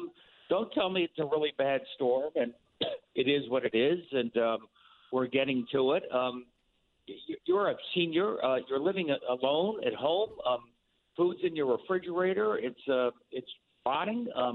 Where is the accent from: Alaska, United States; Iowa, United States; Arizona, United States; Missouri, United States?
Missouri, United States; But I'm from the Show Me State.